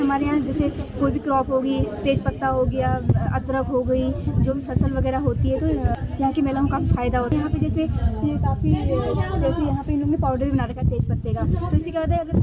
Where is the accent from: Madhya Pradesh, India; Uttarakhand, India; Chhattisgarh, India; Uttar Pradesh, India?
Uttarakhand, India; Sukhidhang; मैं यही सुखीढांग की रहने वाली हूँ।